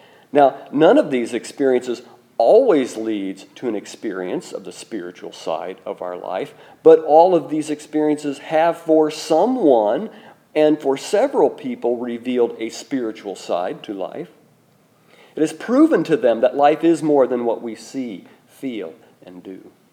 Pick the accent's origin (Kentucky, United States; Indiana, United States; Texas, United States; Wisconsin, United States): Indiana, United States; and remember, I was from Rush County, Indiana, and there's no shoreline in Rush County, Indiana.